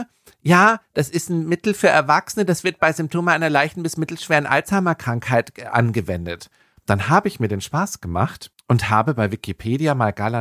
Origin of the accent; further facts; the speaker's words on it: Bremerhaven, Bremen, Germany; ich bin auch Deutscher, aus Bremerhaven, yo.